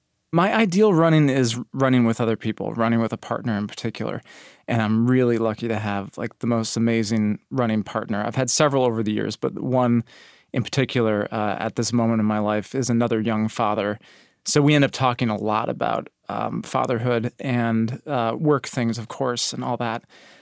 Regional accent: Milwaukee, Wisconsin, United States; I'm 38 years old, and I'm from Milwaukee, Wisconsin.

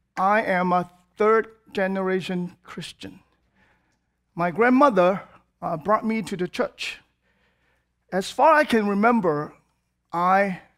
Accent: Hong Kong; moved away as an adult; also born or lived in Houston; The first one, the church I grew up with in Hong Kong. Then I came to Houston, go to college

